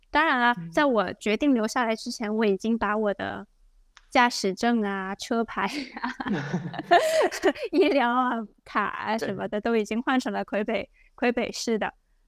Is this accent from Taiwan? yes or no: no; China; also born or lived in Edmonton; now in Quebec, Canada; 我是魁北克人，因为我不能丢弃我本身我过去的背景，是吧？我从在中国出生长大，然后在英语区埃德蒙顿待了10年，然后在这里，我希望待一段时间。